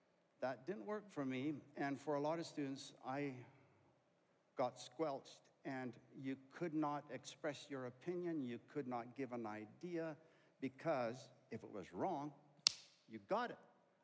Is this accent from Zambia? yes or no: yes; Zambia; also born or lived in Zimbabwe; So I grew up, I was born in Zimbabwe. My parents lived and worked in Zambia. And that's where I lived the first 16, almost 17 years of my life.